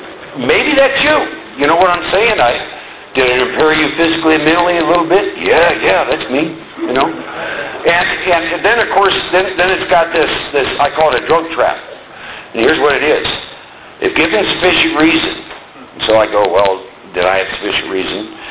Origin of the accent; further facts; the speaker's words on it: Iowa, United States; born and raised in Iowa. Second oldest of 4 boys.